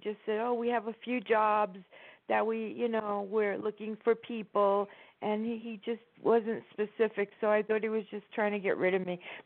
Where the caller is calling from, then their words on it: New Jersey, United States; I'm calling from Jersey.